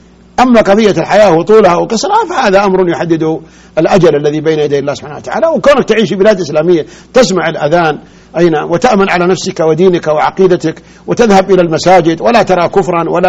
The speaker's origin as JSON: {"language": "Arabic", "country": "Saudi Arabia", "said": "ليس في بلادنا السعودية وليس في البلاد العربية"}